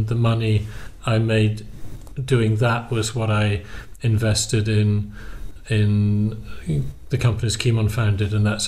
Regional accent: United Kingdom; moved away as an adult; now in Poland; I've been in Poland for 30 years, and I'm British by birth and origin, but I'm a Polish citizen as you are now. I've spent most of my life in Poland because I'm 54 years old

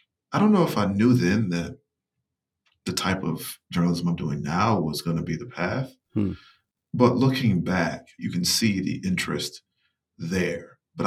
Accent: North Carolina, United States; And it was about how my home state had become the battleground for all these issues

